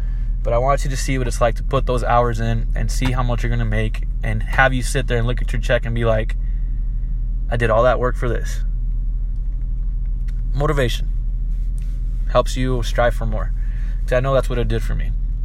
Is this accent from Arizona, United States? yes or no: yes; Tucson, Arizona, United States; Like, growing up in Tucson, which, by the way, they have the best chorizo out there.